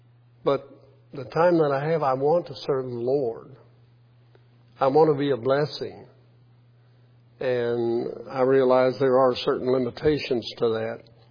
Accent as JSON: {"language": "English", "town": "Elsmere", "country": "United States", "tie": "born there", "said": "I'm so thankful that I was born in Elsmere."}